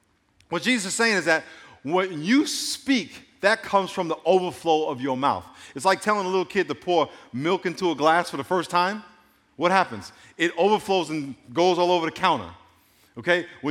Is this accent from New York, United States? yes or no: yes; New York, United States; I grew up in New York, so she thinks I know everything about New York, right? Every street and every deli and everything.